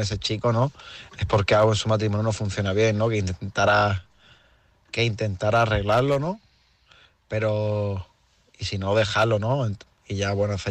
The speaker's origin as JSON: {"language": "Spanish", "town": "Málaga", "region": "Andalusia", "country": "Spain", "said": "Vengo de Málaga."}